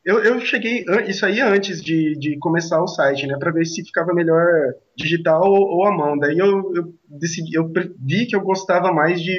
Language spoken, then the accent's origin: Portuguese; Cuiabá, Mato Grosso, Brazil; Eu sou de Cuiabá, Mato Grosso.